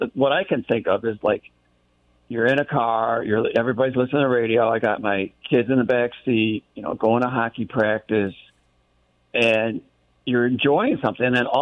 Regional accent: Buffalo, New York, United States; as a kid growing up around Buffalo, you know, and I learned all this Motown records

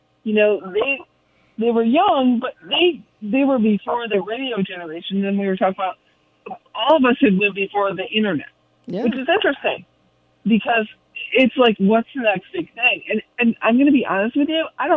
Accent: Michigan, United States; Right, which is crazy because me, who grew up in Michigan, I grew up on Honey Radio. It's AM.

